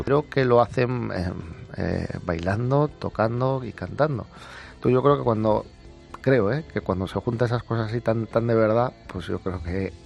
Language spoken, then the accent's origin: Spanish; Bilbao, Basque Country, Spain; Yo soy de Bilbao, me he criado con la gastronomía vasca